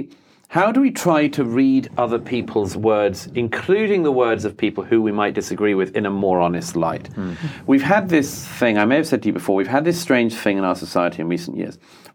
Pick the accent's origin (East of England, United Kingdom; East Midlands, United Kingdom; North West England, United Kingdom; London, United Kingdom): London, United Kingdom; I grew up in London in the 80s, and London was already very diverse.